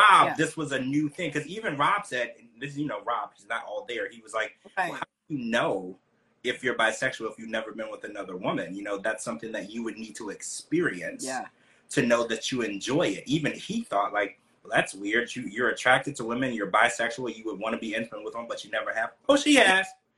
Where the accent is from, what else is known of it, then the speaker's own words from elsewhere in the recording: Louisiana, United States; I was raised down in Louisiana in the South, right?